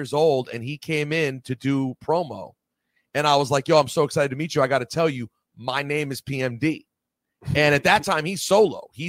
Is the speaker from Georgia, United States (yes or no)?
no; Maryland, United States; because I called … to win the cassette for